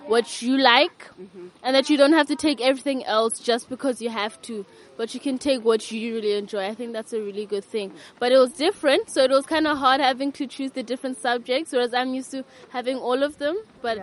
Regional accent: South Africa; now in Atlantic, United States; Yes, I'm an Irish student. I'm from South Africa and I live in Atlantic, Iowa now.

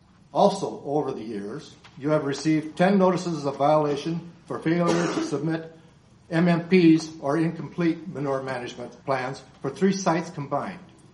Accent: Iowa, United States; now in Adel, United States; I'm originally from Carroll County and currently live at Adel, Iowa.

